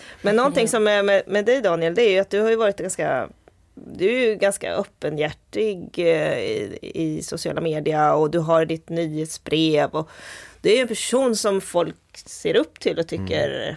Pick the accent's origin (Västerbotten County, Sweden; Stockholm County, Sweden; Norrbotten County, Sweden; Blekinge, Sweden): Stockholm County, Sweden; jag menar jag är uppvuxen utanför Stockholm.